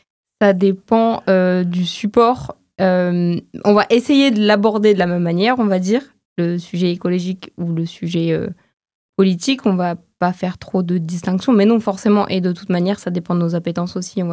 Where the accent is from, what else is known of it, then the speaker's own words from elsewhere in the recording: Brittany, France; now in Montpellier, France; Je viens de Bretagne, mais je fais mes études à Montpellier depuis quelques années.